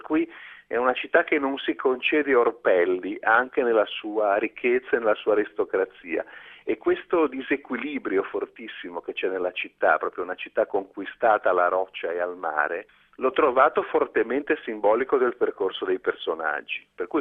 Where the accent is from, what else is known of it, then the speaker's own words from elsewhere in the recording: Genoa, Liguria, Italy; da genovese farlo.